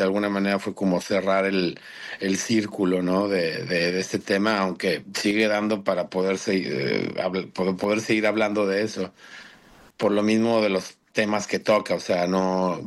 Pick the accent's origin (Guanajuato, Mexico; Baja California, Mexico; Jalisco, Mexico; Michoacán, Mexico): Guanajuato, Mexico; León; now in Austin, United States; del municipio de León, Guanajuato, de donde soy originario